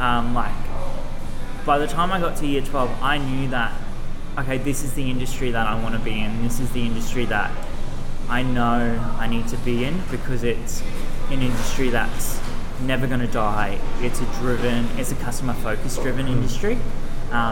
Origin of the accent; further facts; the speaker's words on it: Townsville, Queensland, Australia; now in Sunshine Coast, Australia; No. So I actually grew up in Townsville. And then obviously due to my challenges and health conditions, we kind of had to make a quick move up here very recently.